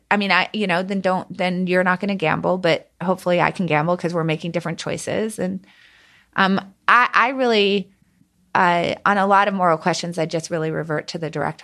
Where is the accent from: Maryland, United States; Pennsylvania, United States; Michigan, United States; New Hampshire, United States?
Pennsylvania, United States; Philadelphia; Yeah, well, I'm happy that we made it work out and that you got to be in my hometown.